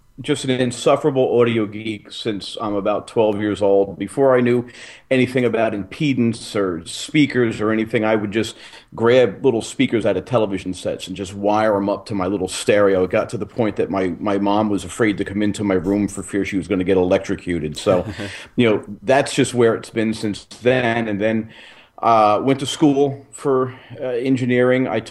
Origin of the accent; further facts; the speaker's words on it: New Jersey, United States; moved away as an adult; now in Nashville, United States; I've only been down here for about a month. I was born and raised in New Jersey, and obviously KEF's North American offices are in New Jersey.